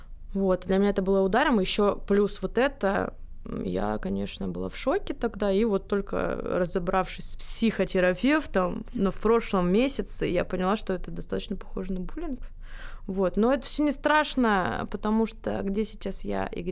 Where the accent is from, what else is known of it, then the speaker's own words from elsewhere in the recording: Belaya Kalitva, Rostov Oblast, Russia; Я из Белой Калитвы, Ростовская область.